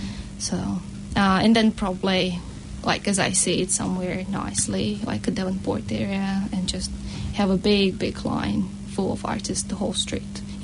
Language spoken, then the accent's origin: English; Almaty, Kazakhstan; I grew up in Kazakhstan, and I'm from Almaty